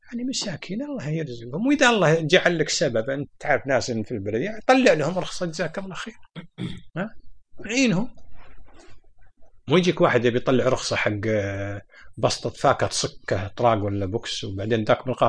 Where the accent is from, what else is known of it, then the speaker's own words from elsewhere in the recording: Kuwait; ترى من أول حتى عندنا في الكويت القسائم الصناعية اللي في الشويخ ممنوع الكويت يأجرها